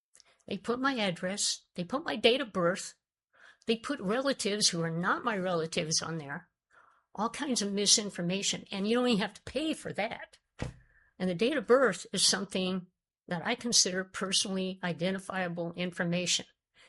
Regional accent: Juneau, Alaska, United States; from Juneau

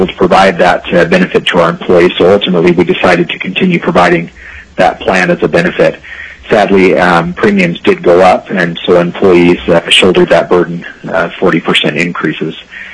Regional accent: Anchorage, Alaska, United States; I'm from Anchorage.

